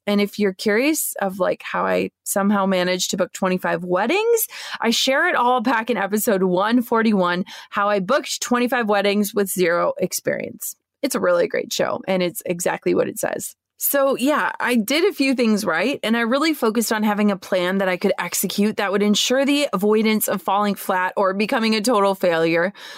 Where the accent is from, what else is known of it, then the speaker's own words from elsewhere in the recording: Minnesota, United States; I was over 6 hours away from my hometown in Minnesota.